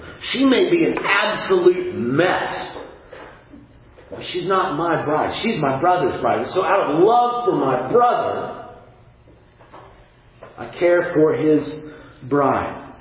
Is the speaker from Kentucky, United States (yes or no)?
yes; Kentucky, United States; So I am from Kentucky.